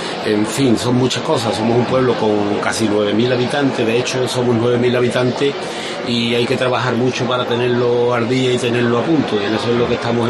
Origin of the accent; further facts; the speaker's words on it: Andalusia, Spain; es lo que te voy a decir de mi pueblo, donde nací, donde me he criado y donde he querido estar siempre, ¿no?